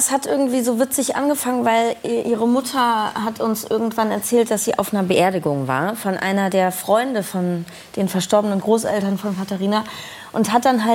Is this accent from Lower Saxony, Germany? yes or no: no; Hesse, Germany; dann kommen wir auch noch aus Hessen und da sind ja alle sehr gesellig.